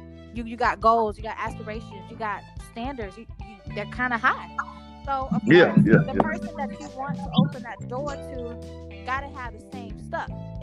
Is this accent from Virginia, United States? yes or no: no; Jacksonville, Florida, United States; I am from Jacksonville, Florida, Duval County.